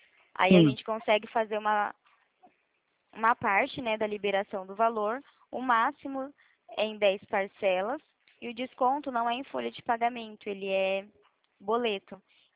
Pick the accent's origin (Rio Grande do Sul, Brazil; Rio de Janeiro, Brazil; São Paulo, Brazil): São Paulo, Brazil; Limeira; Eu sou de Limeira, do estado de São Paulo.